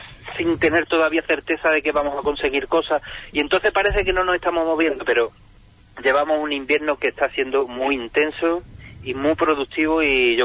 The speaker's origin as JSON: {"language": "Spanish", "town": "San Juan del Puerto", "region": "Andalusia", "country": "Spain", "tie": "born or raised there", "said": "ahora ya quedarían 10 días para empezar nuestras fiestas aquí en mi pueblo, en San Juan del Puerto"}